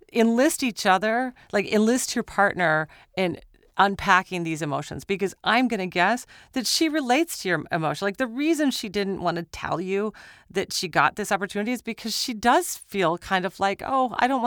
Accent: Minnesota, United States; And I'm from Minnesota.

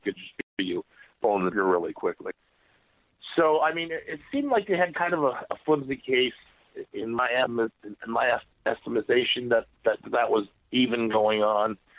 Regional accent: New England, United States; Like, I'm from New England.

